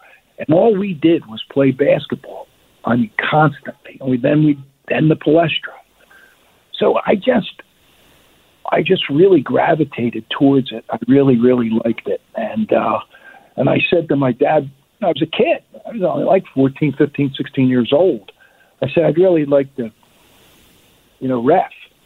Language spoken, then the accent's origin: English; Pennsylvania, United States; I was fortunate being from Delaware County, and I took up refereeing